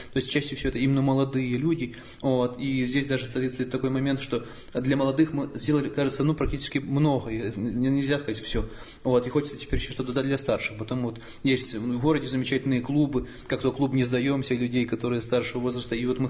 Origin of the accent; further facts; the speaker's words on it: Western Ukraine, Ukraine; born there; я родился на Западной Украине